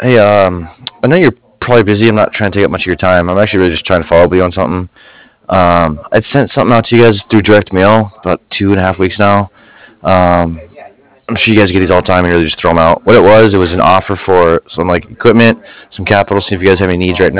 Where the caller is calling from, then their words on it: Cardiff, Wales, United Kingdom; I'm calling from Cardiff.